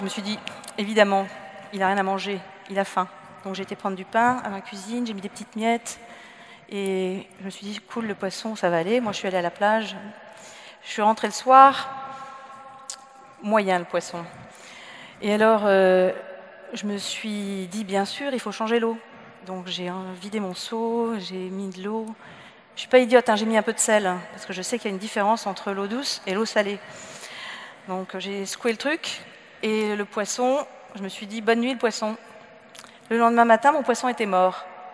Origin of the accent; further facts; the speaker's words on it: Brittany, France; J'allais en Bretagne parce que je n'ai pas toutes les qualités, je suis aussi bretonne. Je ne suis pas grenobloise, je suis bretonne.